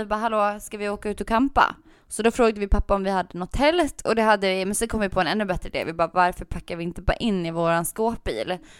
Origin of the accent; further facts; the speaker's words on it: Gotland, Sweden; jag är gotlänning liksom.